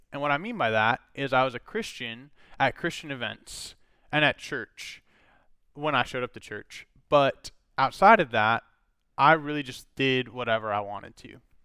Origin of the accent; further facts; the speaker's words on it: Minnesota, United States; So, I grew up in Minnesota, and for as long as I can remember, I went to church and knew Jesus.